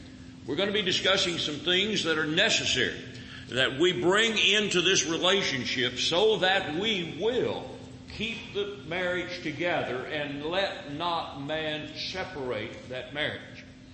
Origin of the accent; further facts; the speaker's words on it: Louisville, Kentucky, United States; also born or lived in Berea; now in Kansas City, United States; I'm originally from Kentucky. I am. I was born in Berea, Kentucky. Grew up mostly in the Louisville, Kentucky area.